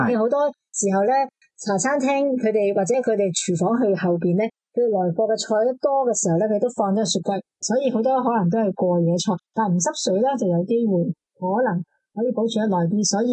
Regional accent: China

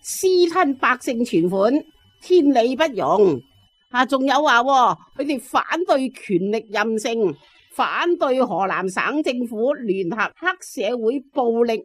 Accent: Hong Kong; 以前大陆啲人咧就唔知我哋香港人啦

